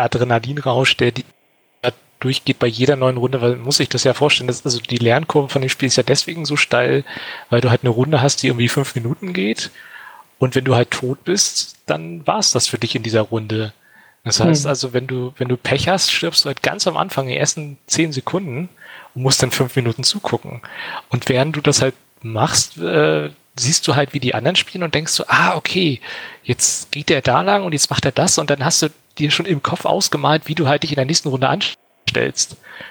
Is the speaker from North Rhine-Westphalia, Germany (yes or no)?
no; Rostock, Mecklenburg-Vorpommern, Germany; wir sind damals auch tatsächlich da beim Sinister bei uns in Rostock im Kino war halt ein Internetcafé